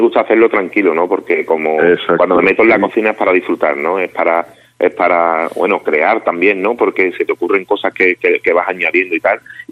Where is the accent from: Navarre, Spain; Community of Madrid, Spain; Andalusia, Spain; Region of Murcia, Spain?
Andalusia, Spain; como muchos andaluces